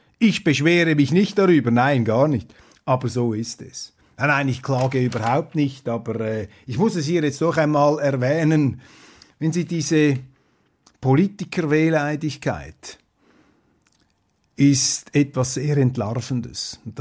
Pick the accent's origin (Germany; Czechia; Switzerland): Switzerland; das zeigt mir jetzt einfach als Schweizer, dass in Deutschland dieser Obrigkeitsgeist